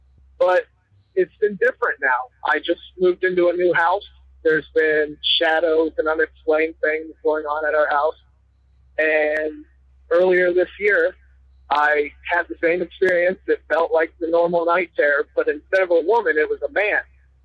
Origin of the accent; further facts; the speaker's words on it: Iowa, United States; I'm from Iowa.